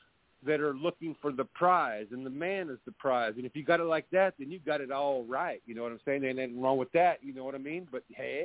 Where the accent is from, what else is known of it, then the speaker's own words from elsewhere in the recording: California, United States; I'm from California